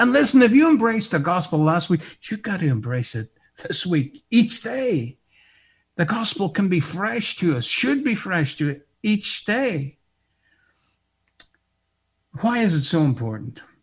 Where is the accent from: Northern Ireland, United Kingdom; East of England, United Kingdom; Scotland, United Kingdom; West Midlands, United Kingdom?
Northern Ireland, United Kingdom; in the evangelical circle in which I grew up in the Northern Ireland